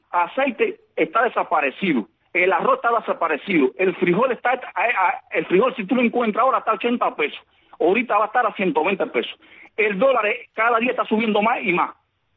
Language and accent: Spanish; Cuba; tú sabes cómo somos los cubanos, que somos humanitarios, y nos ayudamos mutuamente.